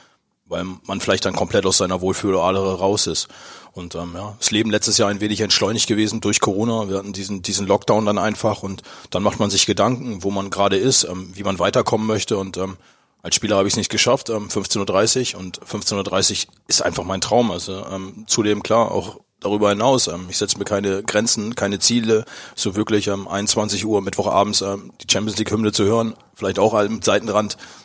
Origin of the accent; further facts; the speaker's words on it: Osnabrück, Lower Saxony, Germany; Bin dann doch zur Welt gekommen im Landkreis, aber das war der Gründe, dass das Krankenhaus da stand. Und sonst bin ich Osnabrück durch und durch. Also es ist meine Heimat.